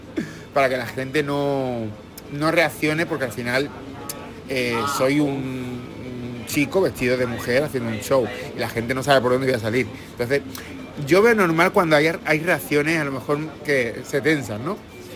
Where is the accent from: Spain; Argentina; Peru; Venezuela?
Spain; Seville, Andalusia; also born or lived in Madrid / Benidorm; now in Murcia, Spain; Soy de Sevilla, he vivido en Madrid, he vivido en Benidorm, vivo en Murcia, pero he trabajado en Soria, he trabajado en Santander, he trabajado en muchos sitios